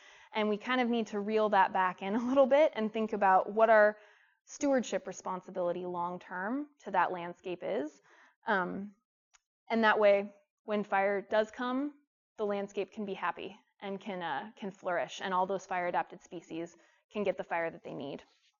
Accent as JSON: {"language": "English", "town": "Hayfork", "region": "California", "country": "United States", "tie": "born or raised there", "said": "So I love Northern California. As Yvonne said, I grew up in Hayfork. I came back here."}